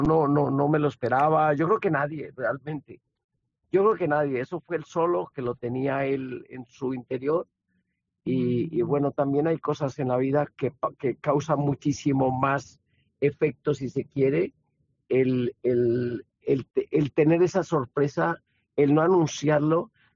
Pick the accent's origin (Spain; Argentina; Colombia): Colombia; Es una obligación moral con mi tierra colombiana, con lo que estamos pasando y lo que tenemos que padecer de la intolerancia de mucha gente.